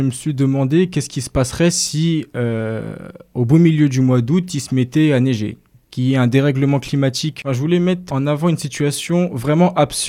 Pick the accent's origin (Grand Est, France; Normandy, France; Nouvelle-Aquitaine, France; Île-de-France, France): Île-de-France, France; moved away as an adult; Je suis un gamin de l'Île-de-France, j'ai grandi en région parisienne, je suis arrivé dans la Marne à l'âge de 18 ans.